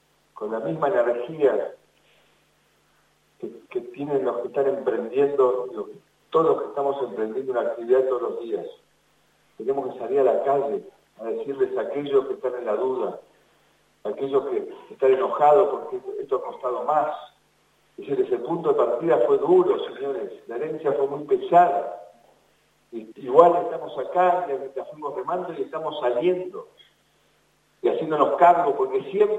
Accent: Argentina

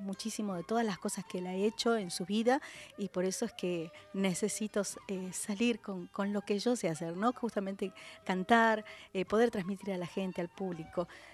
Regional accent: Buenos Aires, Argentina; born there; En realidad, nací aquí en Buenos Aires.

